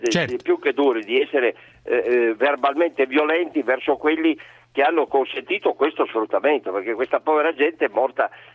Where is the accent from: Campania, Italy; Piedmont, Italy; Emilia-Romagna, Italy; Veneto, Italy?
Piedmont, Italy; Turin; io sono di Torino.